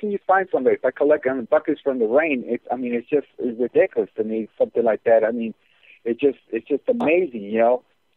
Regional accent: Guerrero, Mexico; all the protesters started in the state of Guerrero, which is my hometown

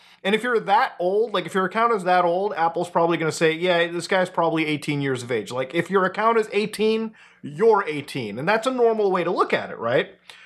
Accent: Canada; Being a Canadian person myself

